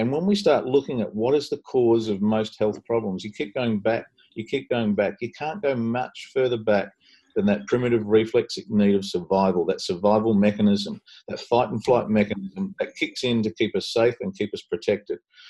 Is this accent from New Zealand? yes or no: yes; New Zealand; moved away as an adult; now in Australia; I grew up in New Zealand. So I did the high school there and then moved straight to Australia to study chiropractic in Melbourne and graduated and moved to the country